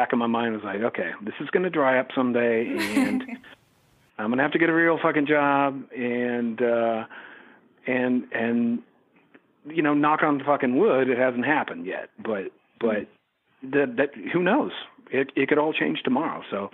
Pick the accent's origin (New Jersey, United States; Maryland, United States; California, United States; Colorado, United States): California, United States; Eureka; now in San Francisco, United States; A place called Eureka, California.